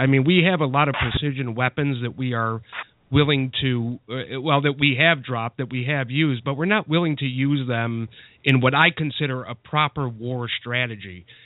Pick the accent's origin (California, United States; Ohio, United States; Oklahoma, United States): Ohio, United States; Akron; I'm from Akron, Ohio.